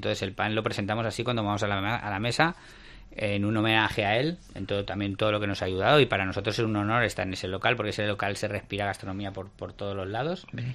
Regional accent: Catalonia, Spain; nosotros somos tres culturas diferentes. Es decir, yo soy catalán

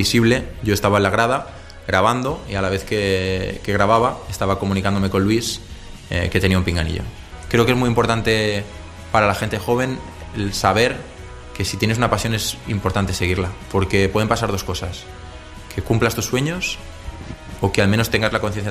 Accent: L'Hospitalet de Llobregat, Catalonia, Spain; also born or lived in Barcelona; now in Castelldefels, Spain; Nací en Barcelona, nací en maternidad al lado del Camp Nou. Pero toda mi vida la he pasado en Hospitalet hasta que me fui a vivir a mi actual ciudad, que es Castelldefels.

